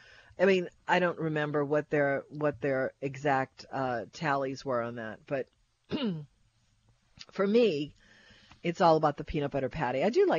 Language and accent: English; Kenner, Louisiana, United States; I joke about that because I came from Westgate out in Kenner by Peak BMW.